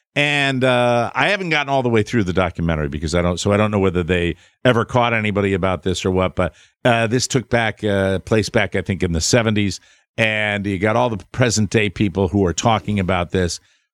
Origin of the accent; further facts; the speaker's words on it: Maine, United States; I grew up in Maine for my entire life in the back of my parents' car.